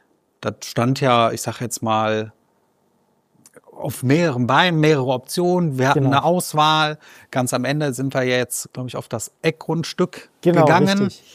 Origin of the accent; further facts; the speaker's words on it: Wuppertal, North Rhine-Westphalia, Germany; ich komme aus Wuppertal, so selten, wie ich da bin.